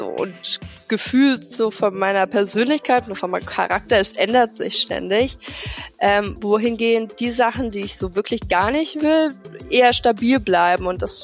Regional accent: Frankfurt, Hesse, Germany; ich bin ja eigentlich Frankfurterin

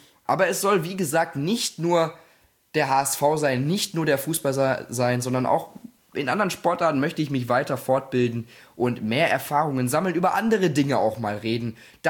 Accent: Gelsenkirchen, North Rhine-Westphalia, Germany; ich komme aus Gelsenkirchen

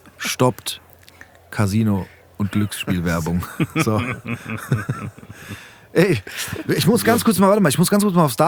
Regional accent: Frankfurt, Hesse, Germany; weil ich komme aus Frankfurt oder ich bin Hesse und das finde ich geil.

